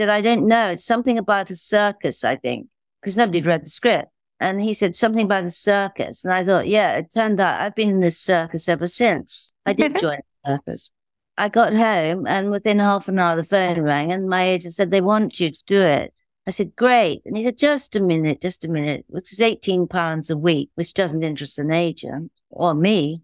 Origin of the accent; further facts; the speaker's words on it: Belfast, Northern Ireland, United Kingdom; And I am Irish. I'm from Belfast.